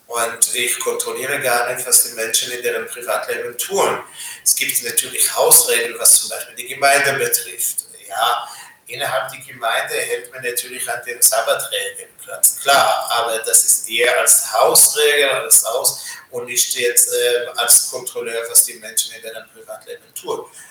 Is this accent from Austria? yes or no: no; Israel; moved away as an adult; now in Ulm, Germany; Ich bin direkt aus Israel hierher gekommen, bin in Israel geboren und aufgewachsen. Und erst Mitte 2000 bin ich mit meiner Familie hierher gekommen